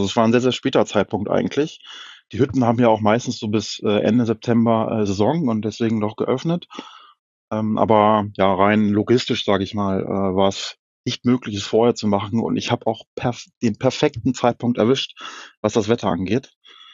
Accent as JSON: {"language": "German", "town": "Hanover", "region": "Lower Saxony", "country": "Germany", "said": "Ich komme aus Norddeutschland, aus Hannover. Das heißt, ich bin gar nicht so oft in den Alpen unterwegs, rein entfernungsbedingt."}